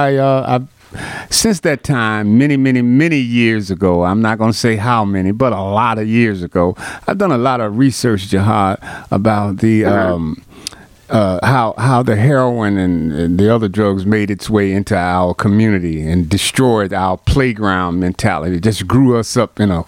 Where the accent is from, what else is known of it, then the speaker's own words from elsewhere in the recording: Newark, New Jersey, United States; We were raised together in Newark, New Jersey, and he's doing some amazing things out in Seattle, Washington now.